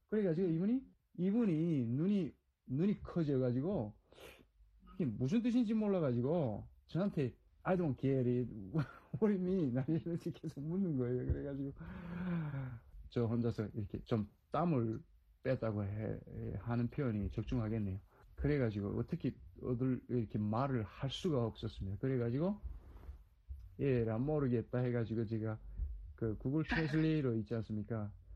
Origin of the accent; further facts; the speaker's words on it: South Korea; now in United States; 우리 한국식으로 말하면 아주 단순 명료한 거예요.